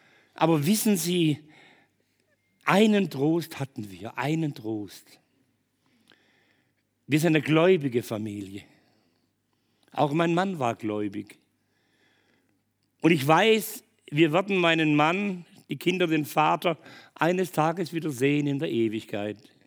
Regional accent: Germany; hallo, ich komme aus Deutschland.

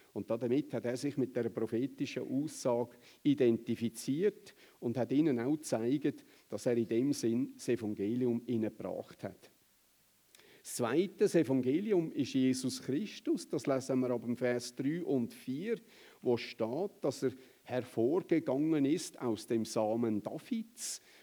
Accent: Switzerland; wenn wir jetzt als Schweizer Karamellzeltchen nach Deutschland bringen

